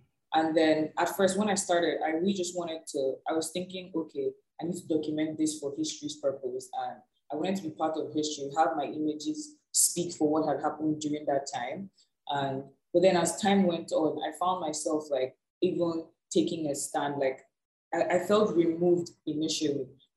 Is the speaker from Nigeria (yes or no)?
yes; Nigeria; growing up in Nigeria